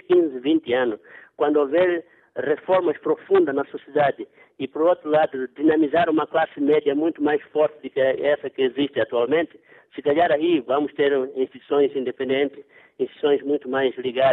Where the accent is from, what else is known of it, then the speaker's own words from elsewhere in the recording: Mozambique; Quer dizer, sou moçambicano